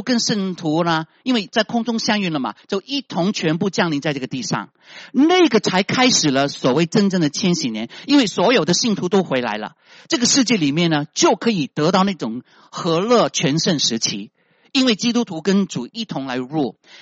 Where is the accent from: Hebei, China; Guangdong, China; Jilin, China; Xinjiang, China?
Guangdong, China; 我们广东人开玩笑说不见棺材不流眼泪哈